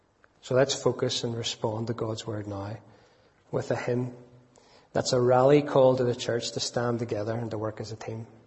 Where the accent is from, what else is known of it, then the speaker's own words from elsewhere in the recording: Northern Ireland, United Kingdom; we can't just get out of this because we're from Northern Ireland.